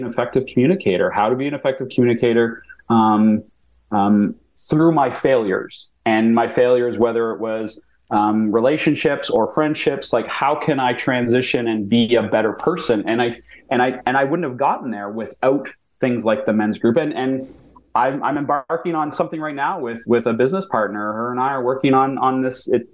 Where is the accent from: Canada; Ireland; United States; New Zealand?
Canada; Ontario; my hometown in Northern Ontario